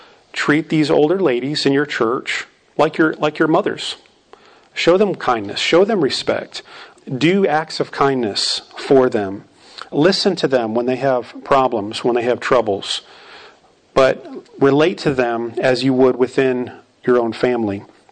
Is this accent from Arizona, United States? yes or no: yes; Arizona, United States; When I was growing up, I was a part of two churches during the time that I was growing up in Arizona.